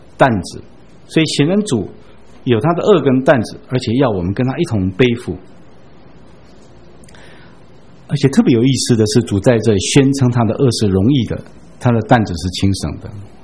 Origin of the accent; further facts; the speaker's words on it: Taiwan; 我们台湾人说这个小男孩